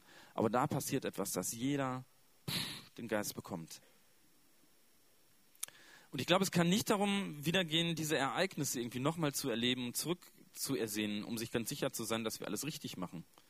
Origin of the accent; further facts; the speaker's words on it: Münster, North Rhine-Westphalia, Germany; komme wieder hier nach Remscheid oder nach Münster, wo ich herkomme